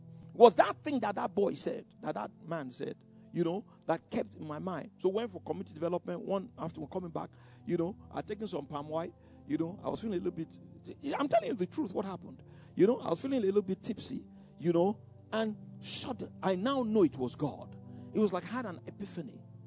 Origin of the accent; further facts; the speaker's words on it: Ikoyi, Lagos, Nigeria; I grew up in Ikoyi, you know.